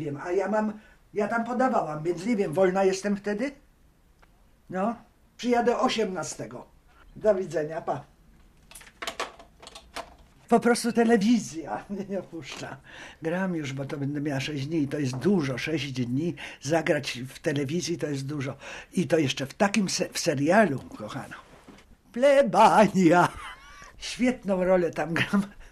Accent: Kraków, Lesser Poland, Poland; now in Poznań, Poland; Właściwie wychowałam, przecież urodziłem się i wychowałam w Krakowie, bo rodzice już pracowali w Krakowie.

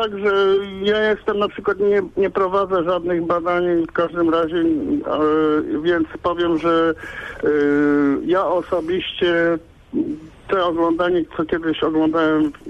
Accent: Wolsztyn, Greater Poland Voivodeship, Poland; Aha, no to ja jestem z Wolsztyna.

